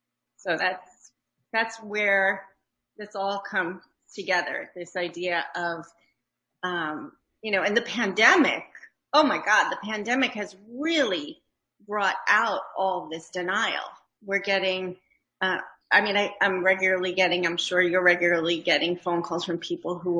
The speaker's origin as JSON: {"language": "English", "region": "New York", "country": "United States", "said": "I'm like, I'm a Jew from New York. Like, that's who I am. Like, I don't know how to not be a Jew from New York."}